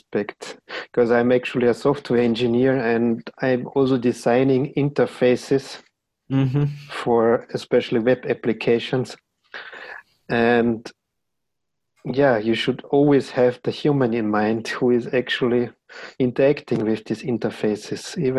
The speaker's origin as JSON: {"language": "English", "country": "Austria", "said": "from Austria, and my guest today is Martin Glanert from Germany."}